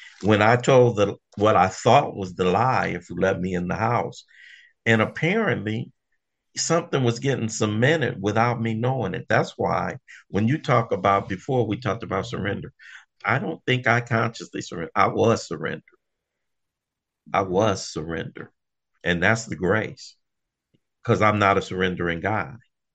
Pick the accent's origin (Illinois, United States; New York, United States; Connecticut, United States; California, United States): California, United States; Los Angeles; I'm from Los Angeles, California, all my life.